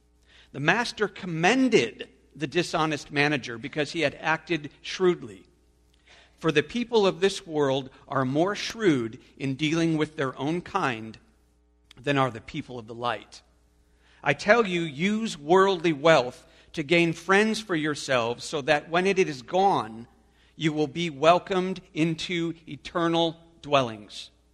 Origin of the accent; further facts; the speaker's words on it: Chicago, Illinois, United States; We're from Chicago, and where we're from Cook County, Chicago.